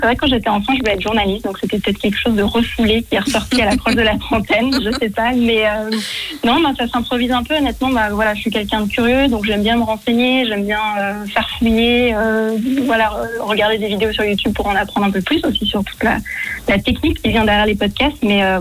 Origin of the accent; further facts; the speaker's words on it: Geneva, Switzerland; Alors, j'ai 29 ans, je viens de Genève.